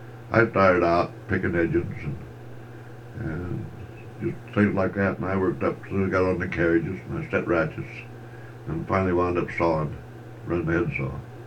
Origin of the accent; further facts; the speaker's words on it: Idaho, United States; But I was from Idaho, so I just had to know that girlfriend.